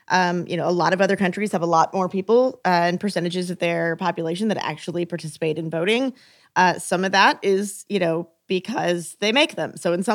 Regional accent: Texas, United States; As worldly listeners may remember, I'm from Texas. It is not super easy to vote there, especially depending on where you live.

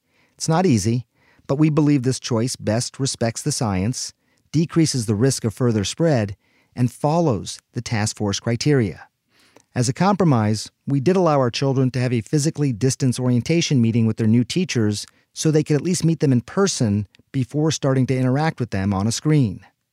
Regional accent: Georgia, United States; In my home state of Georgia, and in our county

